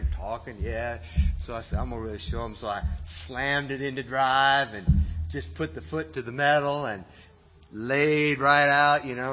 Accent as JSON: {"language": "English", "region": "Massachusetts", "country": "United States", "tie": "born or raised there", "said": "Now, I grew up in Massachusetts. That's where I learned to drive. And so we had a lot of ice, a lot of snow."}